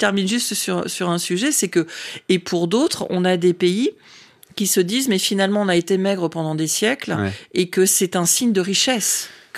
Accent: North, France; parce que moi, je suis issue du nord de la France.

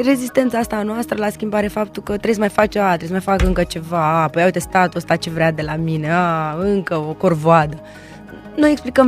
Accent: Romania; Ne-a arătat că putem împreună, ceea ce iar nu este neapărat ceva ce ne caracterizează pe noi ca români.

